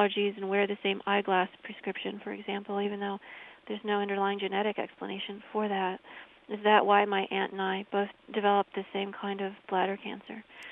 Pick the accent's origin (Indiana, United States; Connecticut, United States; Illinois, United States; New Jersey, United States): Illinois, United States; Champaign; born there; I was born in Champaign. I'm looking forward very much to coming home.